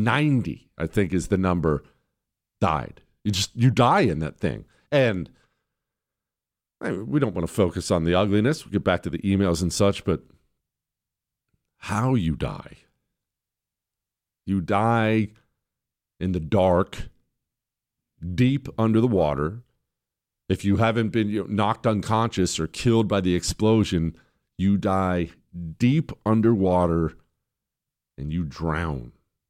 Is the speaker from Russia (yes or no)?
no; United States; I'm an American, all right? I speak American. I don't speak foreigner.